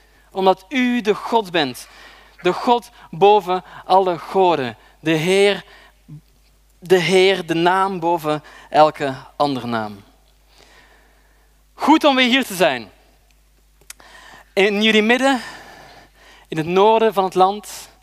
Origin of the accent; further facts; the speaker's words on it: Belgium; Ik ben zelf opgegroeid in België, in de grote stad, met alles wat daarbij komt kijken, en daar hou ik ook van.